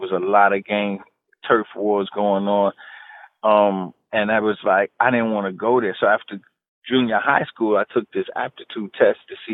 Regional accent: Queens, New York, United States; So I grew up in Queens, New York. And, you know, back then, it's funny because you would ride around.

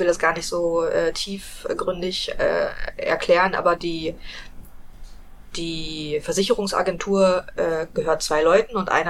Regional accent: Rüdersdorf, Brandenburg, Germany; born or raised there; also born or lived in Berlin

